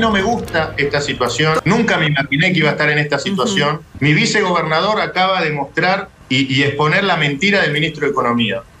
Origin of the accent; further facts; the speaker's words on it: Argentina; a mí como argentino me avergüenza.